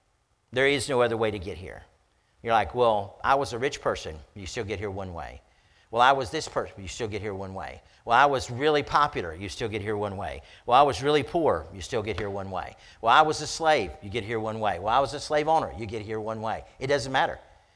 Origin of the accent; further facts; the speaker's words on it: United States; It's not as important that I'm an American as it is that I'm a Christian. Now, am I thankful to be an American? Absolutely.